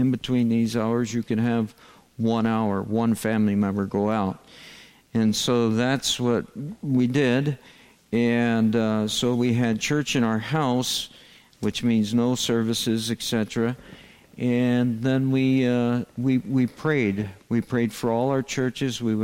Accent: United States; But I know, because I'm American myself, even when he's at coffee, he's still at work.

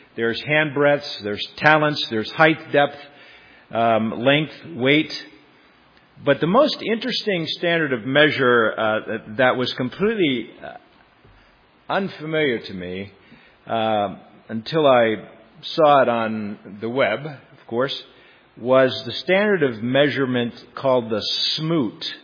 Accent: Schenectady, New York, United States; I grew up in Schenectady and was a regular at Sacandaga Bible Conference. My parents had a cabin there

